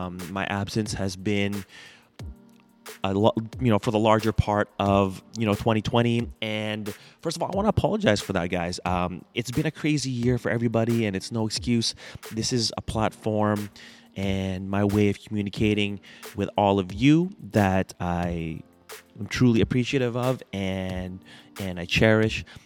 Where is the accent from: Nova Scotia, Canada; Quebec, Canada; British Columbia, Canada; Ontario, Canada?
British Columbia, Canada; Surrey; I'm from Vancouver, or the suburb of Vancouver, Canada, in South Surrey.